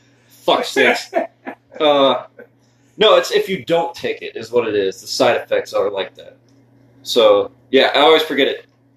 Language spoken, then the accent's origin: English; Lake Worth, Florida, United States; I was born in Lake Worth, Palm Beach, Florida, and I grew up in Lake Worth, Florida, and I moved to Scott City for half a semester of my fourth grade, and I came back.